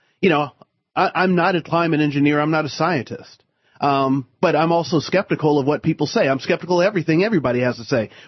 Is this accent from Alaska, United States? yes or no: no; Washington, District of Columbia, United States; But, you know, I grew up right out here. I was born here in Washington, D.C. Right.